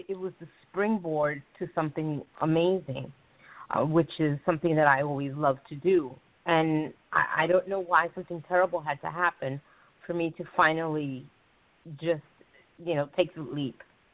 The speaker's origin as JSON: {"language": "English", "region": "New Jersey", "country": "United States", "tie": "born or raised there", "said": "I was personally born and raised in New Jersey. My parents were immigrants, and so I was a child of immigrants."}